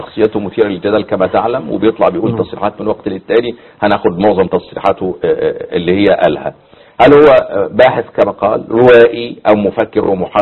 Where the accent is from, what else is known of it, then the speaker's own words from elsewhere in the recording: Egypt; لكنه للأسف يحسب على المسلمين عندنا في مصر